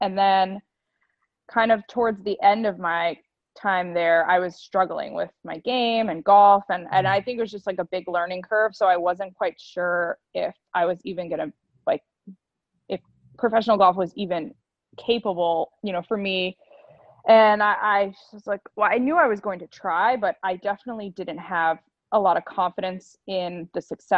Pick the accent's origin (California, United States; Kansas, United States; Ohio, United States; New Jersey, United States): New Jersey, United States; I grew up in New Jersey and not super close to Atlantic City